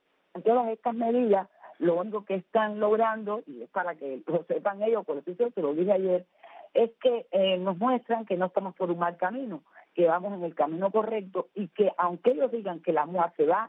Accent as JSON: {"language": "Spanish", "country": "Cuba", "said": "no tengo el derecho de circular libremente en mi país"}